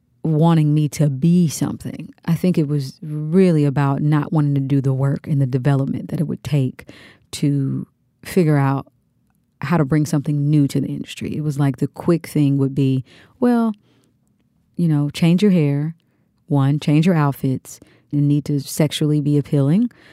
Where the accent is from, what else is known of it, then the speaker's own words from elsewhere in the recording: Kansas, United States; Obviously, I'm from Kansas and The Wizard of Oz, you know, and her being in that.